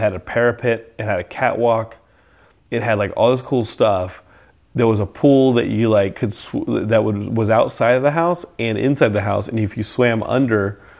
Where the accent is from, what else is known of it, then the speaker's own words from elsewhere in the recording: Austin, Texas, United States; And growing up in Austin, there was nothing bigger than Origin.